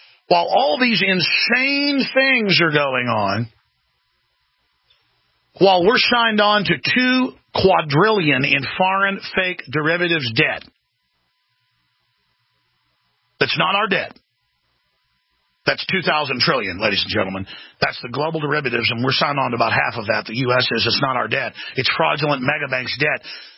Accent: Dallas, Texas, United States; I went to Dallas Cowboys games. I grew up in Dallas, Texas. I like football.

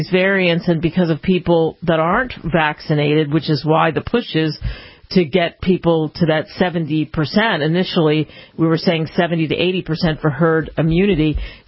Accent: East Coast, United States; What did I know? I came from the East Coast, and I had no idea.

